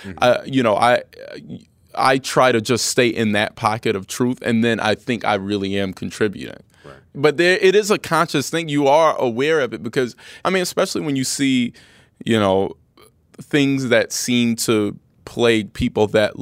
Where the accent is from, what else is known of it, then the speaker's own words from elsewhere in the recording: Winston-Salem, North Carolina, United States; now in Los Angeles, United States; I mean, growing up in Winston-Salem was. I had a really fun. I was just telling someone how like my existence was all black until high school.